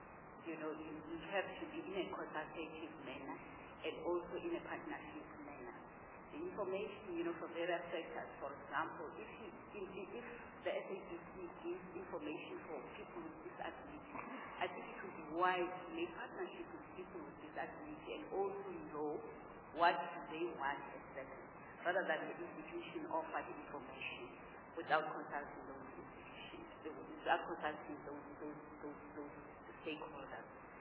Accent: North West, South Africa; now in Johannesburg, South Africa; I'm from the Northwest Province, and then but based in Johannesburg.

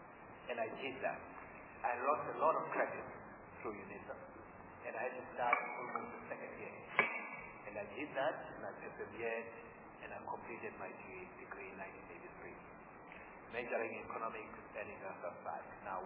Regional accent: New Brighton, Eastern Cape, South Africa; also born or lived in Port Elizabeth; I was born in Port Elizabeth, grew up in New Brighton.

